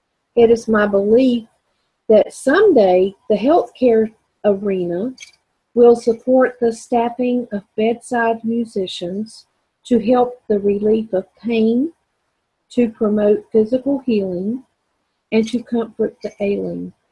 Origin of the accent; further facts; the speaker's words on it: North Carolina, United States; I'm a graduate from North Carolina